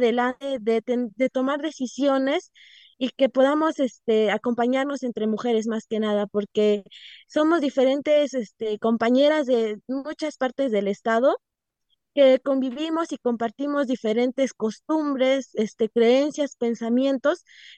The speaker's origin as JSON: {"language": "Spanish", "town": "Santa María Tlahuitoltepec", "region": "Oaxaca", "country": "Mexico", "said": "originaria de Santa María Tlahuitoltepec, un pueblo que se ubica en la Sierra Norte del estado de Oaxaca."}